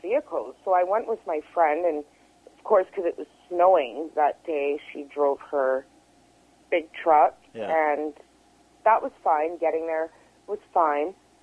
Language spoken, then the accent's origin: English; Vancouver, British Columbia, Canada; I grew up in East Vancouver. I didn't come from lots of money